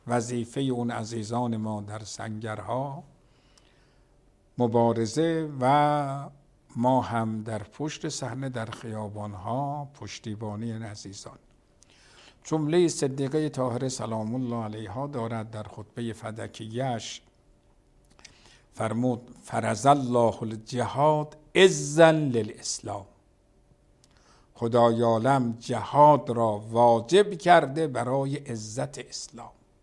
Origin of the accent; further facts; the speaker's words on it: Iran; به عنوان یک ایرانی که علاقه دارد به خاک وطنش